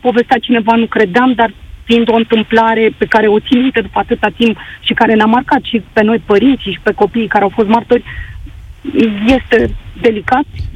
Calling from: Bucharest, Romania; Sunt din București.

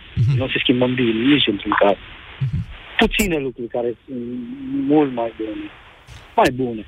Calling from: Romania; moved away; Am venit în Italia, am venit să muncesc, să-mi fac un trai mai bun. E greu să te întorci în România

